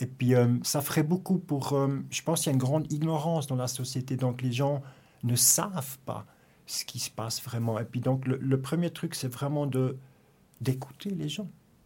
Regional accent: Biel/Bienne, Bern, Switzerland; born there; j'ai 50 ans, je suis né à Bienne. J'ai grandi avec mon demi-frère et avec la maman, donc le papa n'était pas là. Et j'ai grandi, on va dire, assez simple et même un peu pauvre.

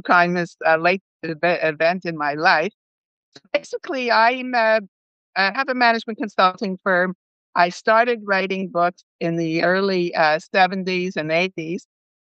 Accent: Montreal, Quebec, Canada; now in Toronto, Canada; So I'm a Canadian. I come from Montreal and living today in Toronto.

